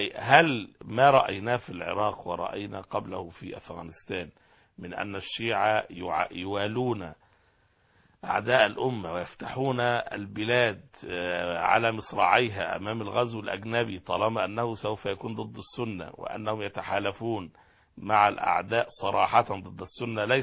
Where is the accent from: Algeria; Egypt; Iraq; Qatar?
Egypt; يمكن القضية بدأت تثار عندنا في مصر كما ذكرنا